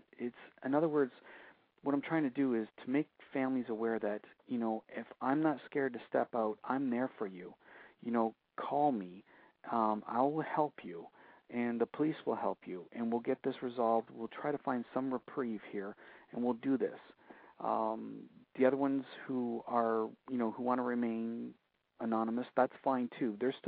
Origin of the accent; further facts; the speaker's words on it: Sarnia, Ontario, Canada; like in Sarnia, kicking off my hometown.